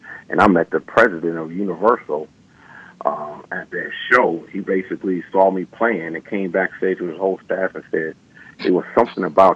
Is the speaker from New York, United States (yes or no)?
yes; Buffalo, New York, United States; You know, I was from Buffalo, New York, and I came up to visit Stevie J, which is from Buffalo